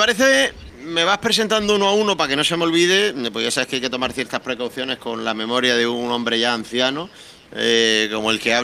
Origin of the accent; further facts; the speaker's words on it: Almería, Andalusia, Spain; ¿Cómo somos los almerienses?